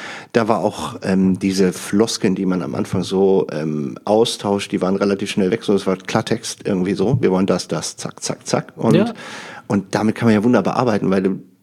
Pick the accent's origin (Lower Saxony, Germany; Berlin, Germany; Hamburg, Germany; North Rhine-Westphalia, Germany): North Rhine-Westphalia, Germany; Düsseldorf; wo ich herkomme, Düsseldorf.